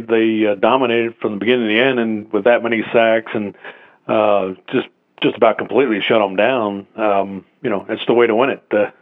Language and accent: English; Phoenixville, Pennsylvania, United States; now in Gilbertsville, United States; My hometown was there, and now I'm out another 20 minutes from there in a place called Gilbertsville, a little more country.